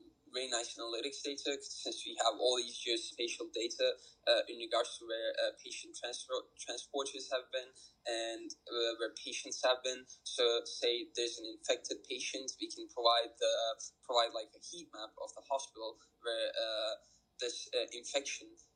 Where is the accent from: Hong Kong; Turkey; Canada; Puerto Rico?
Turkey; English is a second language; now in Chicago, United States; Like, I met some great people here. I came here from Turkey, and really, really, really, really nice people.